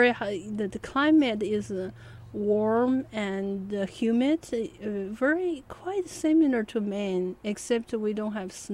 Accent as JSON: {"language": "English", "region": "Himalaya", "country": "China", "tie": "born or raised there", "second_language": "English", "said": "I grew up really at the base of Himalaya, and the landscape around my hometown surrounding area is breathtaking. But I didn't know that until I left it."}